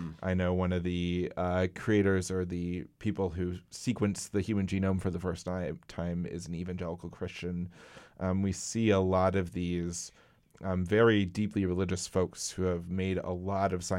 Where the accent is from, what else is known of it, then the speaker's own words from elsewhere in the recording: Midwest, United States; I grew up in the Midwest, so no one would ever be that direct